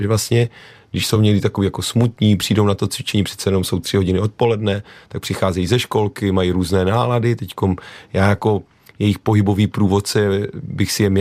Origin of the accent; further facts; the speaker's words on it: Karviná, Moravian-Silesian Region, Czechia; Já jsem z Karviné, kde ten slang je trošku jiný a tam se taky používá hejbní kostrou.